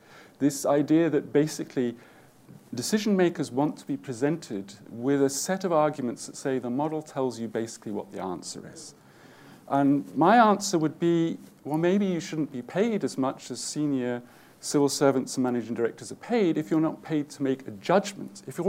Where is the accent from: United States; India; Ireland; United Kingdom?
United Kingdom; Yes, I mean, as a British person, of course, I have to start by saying